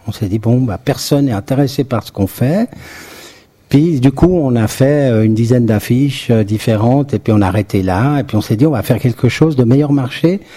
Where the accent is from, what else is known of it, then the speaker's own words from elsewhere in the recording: Switzerland; accent: Swiss; vous avez pu remarquer mon accent particulier. Donc nous sommes Suisses.